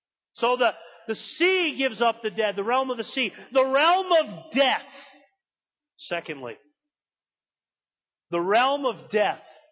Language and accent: English; Massachusetts, United States; See, I'm from Massachusetts. Hope you don't hold that against me.